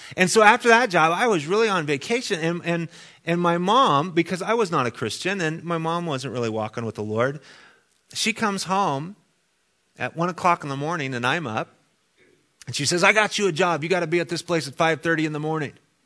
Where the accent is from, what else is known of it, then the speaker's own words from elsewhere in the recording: Idaho, United States; And I'm for heaven's sakes, I'm from Idaho.